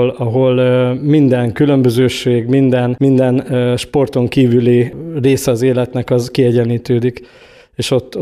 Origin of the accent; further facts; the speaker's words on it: Gyula, Békés, Hungary; Én Gyulán születtem, és mint a gyulai gyerekek igen nagy százaléka, szerintem így talán a járással valamikor párhuzamosan kezdtem el úszóedzésekre járni.